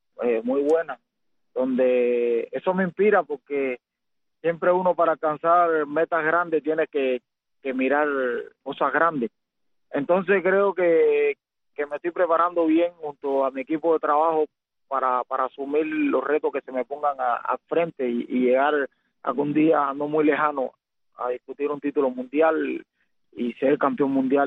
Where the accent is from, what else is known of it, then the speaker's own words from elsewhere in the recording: Nuevitas, Camagüey, Cuba; porque ahí fue donde yo nací, y especialmente a la gente de Nuevita que me vieron crecer